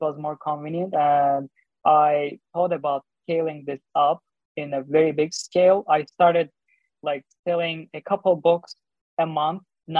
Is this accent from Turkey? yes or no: yes; Turkey; moved away as an adult; also born or lived in Istanbul; now in United States; I grew up in the, I was born in the east side, Middle East side of Turkey. And then I moved to Istanbul, Turkey for high school and college. And then in 2014, I came to the US when I was 21 to study computer science.